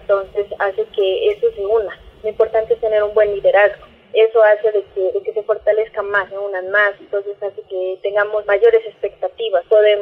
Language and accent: Spanish; Tablón de Gómez, Nariño, Colombia; soy del departamento de Nariño, municipio Tablón de Gómez, vereda Campo Alegre.